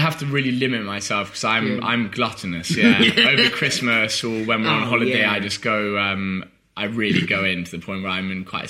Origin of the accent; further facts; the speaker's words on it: Oxford, South East England, United Kingdom; So I grew up in Oxford.